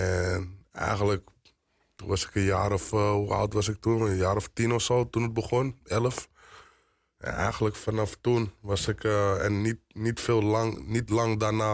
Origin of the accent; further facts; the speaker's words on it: Amsterdam, North Holland, Netherlands; Ik kom uit Amsterdam. Ik ben geboren in Amsterdam-West.